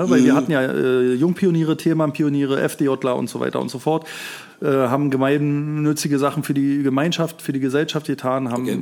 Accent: East Germany, Germany; Ich weiß nicht, kennt ihr, ich bin ja Ossi

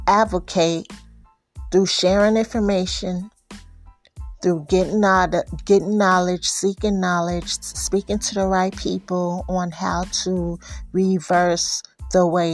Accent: California, United States; I'm from California, so, you know, I'm not used to this kind of weather.

